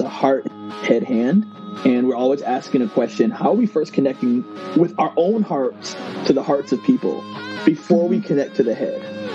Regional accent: Ghana; So I'm originally from Ghana.

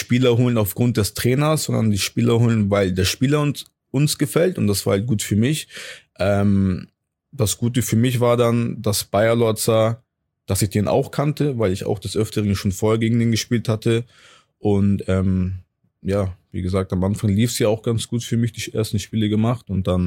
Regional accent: Hamburg, Germany; Aber ich komme halt aus Hamburg

